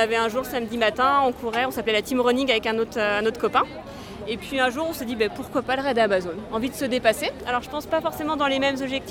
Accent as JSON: {"language": "French", "town": "La Roche-sur-Yon", "region": "Pays de la Loire", "country": "France", "said": "parce qu'on vient de la ville de Roche-sur-Yon."}